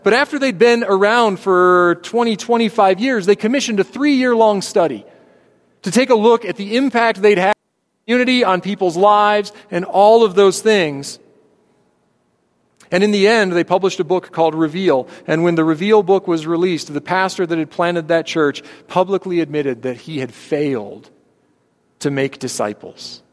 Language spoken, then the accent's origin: English; Chicago, Illinois, United States; We come from the Chicago area.